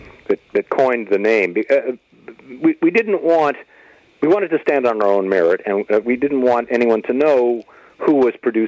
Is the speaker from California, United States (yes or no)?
yes; Hollywood, California, United States; Born and raised here in Hollywood, California. Went to school here, began playing bass instruments ever since elementary scho